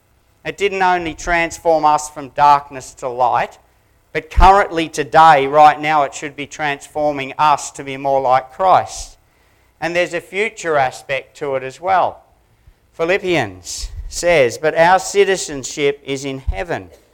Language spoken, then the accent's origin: English; Sydney, New South Wales, Australia; I was brought up in Sydney